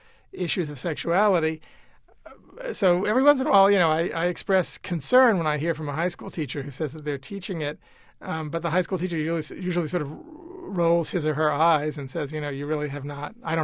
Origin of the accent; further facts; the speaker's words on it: Lake Charles, Louisiana, United States; I grew up in Lake Charles, Louisiana, and went to public high school where, I can't even remember.